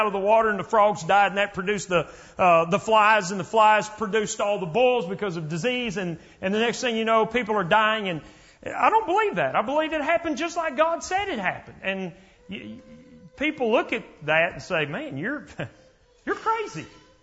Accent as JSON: {"language": "English", "town": "Lubbock", "region": "Texas", "country": "United States", "tie": "born or raised there", "said": "I mean, you live in Dallas. I grew up in Lubbock."}